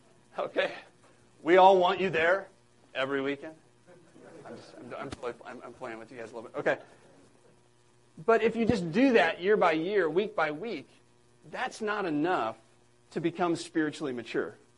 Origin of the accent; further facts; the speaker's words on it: Illinois, United States; I'm from Illinois. I'm a Bears fan.